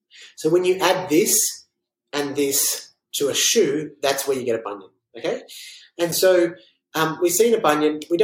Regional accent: Melbourne, Victoria, Australia; I'm like, "Well, why are you asking me then? I'm from Melbourne."

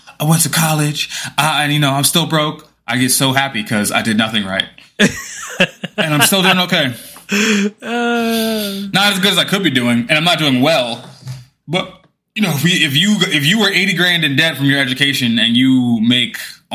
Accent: New York City, New York, United States; I grew up in New York City public education.

